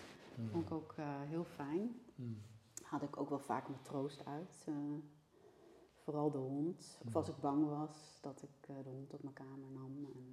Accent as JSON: {"language": "Dutch", "town": "Arnhem", "region": "Gelderland", "country": "Netherlands", "tie": "born or raised there", "also_born_or_lived": "Oldebroek", "said": "En ik ben opgegroeid in Arnhem. En dus alleen maar geboren in Oldebroek en daarna..."}